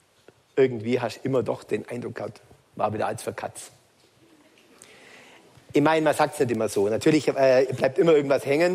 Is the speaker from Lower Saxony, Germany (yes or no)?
no; Baden-Württemberg, Germany; Ich bin ein Schwabe, wie Pater Buchob vor mir.